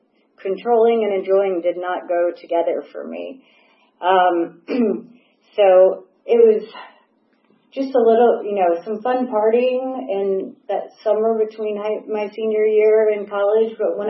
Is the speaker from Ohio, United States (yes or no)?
no; Atlanta, Georgia, United States; I grew up in Atlanta. I loved my life. I had a great childhood.